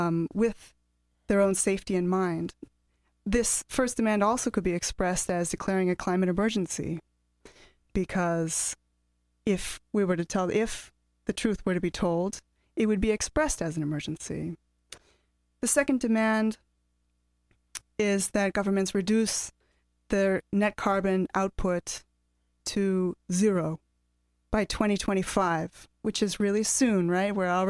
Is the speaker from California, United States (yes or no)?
yes; Monterey, California, United States; from Monterey.